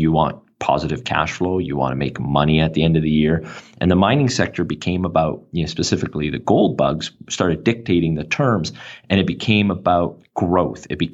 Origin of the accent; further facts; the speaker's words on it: Canada; I'm Canadian.